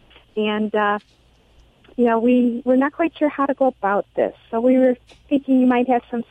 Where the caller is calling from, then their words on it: Beverly Hills, Michigan, United States; I am calling from Beverly Hills, Michigan.